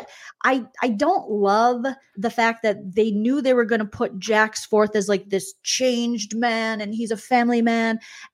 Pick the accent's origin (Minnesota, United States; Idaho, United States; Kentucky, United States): Minnesota, United States; As a Minnesotan myself, Midwestern gal